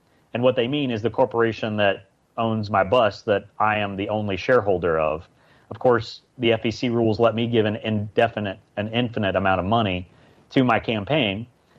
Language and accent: English; Florida, United States; You know, I grew up in North Florida, like you said, and it's more cows than people in much of North Florida. It's not all beaches and palm trees up there.